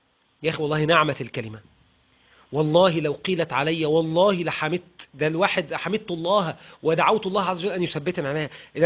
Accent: Sharqia Governorate, Egypt; وأنا من الأرياف يعني، أنا مش من المدينة أصلا، أنا شرقاوي

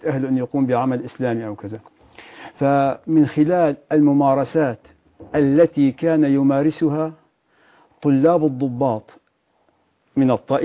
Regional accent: Maarat al-Numan, Idlib Governorate, Syria; درست من معارة النعمان، درست الابتدائي في قريتنا، ثم ذهبت إلى معهد الإمام النووي في معارة نعمان ودرست 5 سنوات، ثم انتقلت إلى دمشق

